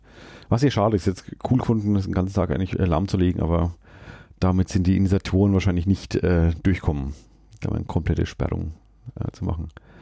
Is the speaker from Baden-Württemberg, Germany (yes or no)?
no; Schweinfurt, Bavaria, Germany; ich komme aus Schweinfurt